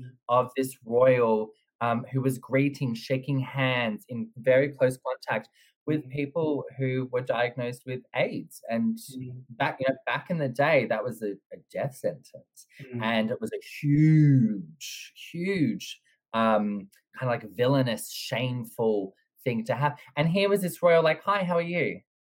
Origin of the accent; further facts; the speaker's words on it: Dandenong, Victoria, Australia; I'm born and raised in Dandenong, so I'm a little bit rough around the edges.